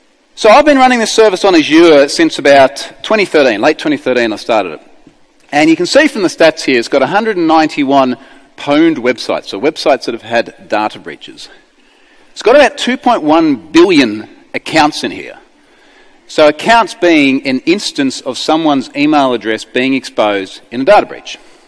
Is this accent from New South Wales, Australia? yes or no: no; Gold Coast, Queensland, Australia; I'm from the Gold Coast.